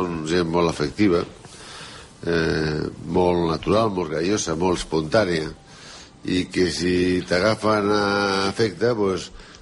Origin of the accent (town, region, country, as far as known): Barcelona, Catalonia, Spain